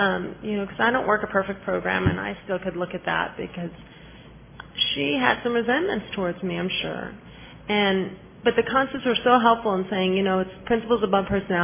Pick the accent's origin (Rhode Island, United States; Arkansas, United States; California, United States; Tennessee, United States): California, United States; Los Angeles; I'm from Los Angeles, California, from the Serenity on Sunday group.